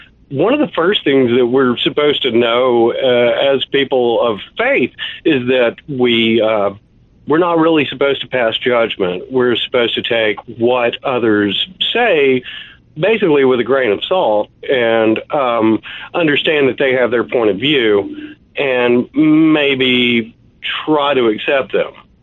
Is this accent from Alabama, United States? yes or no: yes; Birmingham, Alabama, United States; I grew up outside of Birmingham, Alabama